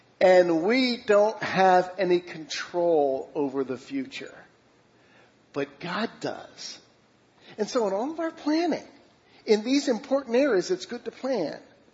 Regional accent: Pennsylvania, United States; I grew up outside of Philadelphia.

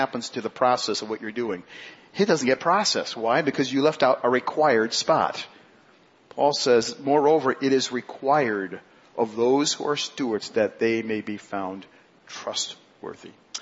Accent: Queens, New York, United States; I'm a city boy, so we didn't have much in the way of property or grass or anything else. I grew up in Queens.

